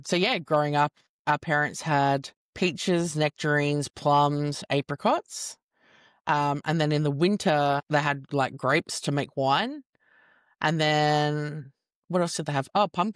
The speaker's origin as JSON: {"language": "English", "country": "Australia", "lives_now": "United States", "said": "because I suppose being an Aussie in America, you're a bit of a novelty"}